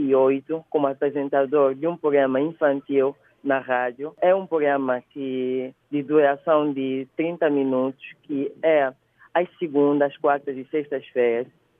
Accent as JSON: {"language": "Portuguese", "country": "Angola", "said": "como angolano"}